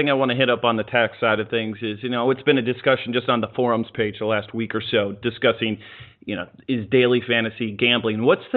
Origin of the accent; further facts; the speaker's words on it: Mankato, Minnesota, United States; born there; also born or lived in Red Wing, Minnesota; I wasn't born in Red Wing. I lived there for a little bit. I was born in Mankato